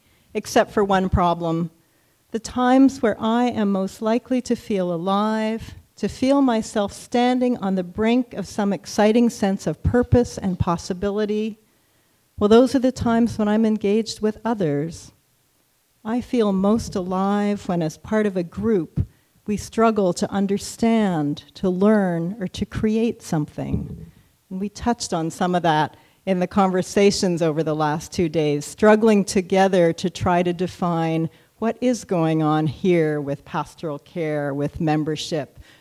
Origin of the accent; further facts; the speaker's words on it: Toronto, Ontario, Canada; Let me explain that although I grew up in Toronto